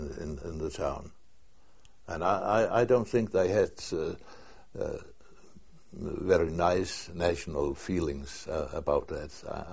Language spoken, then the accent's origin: English; Boyorp, Jutland, Denmark; It was in my hometown, Boyorp, it's called, in Jutland.